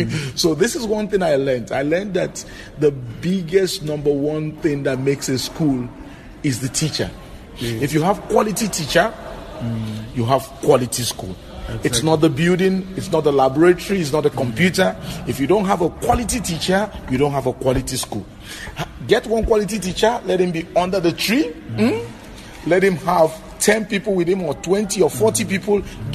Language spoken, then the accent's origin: English; Nigeria; you know, I come from Nigeria and I work a lot in different parts of Africa.